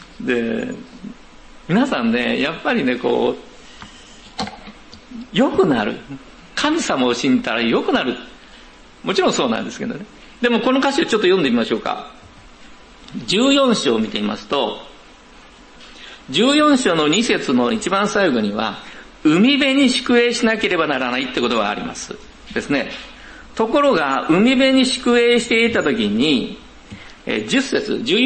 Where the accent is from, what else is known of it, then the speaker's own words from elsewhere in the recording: Fukuoka, Japan; 私、福岡の出身ですけれども、太宰府天満宮で有名な